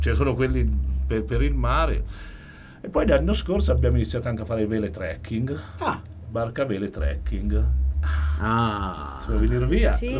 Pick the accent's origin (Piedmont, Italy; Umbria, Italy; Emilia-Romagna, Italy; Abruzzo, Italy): Umbria, Italy; Colombella; sono di Colombella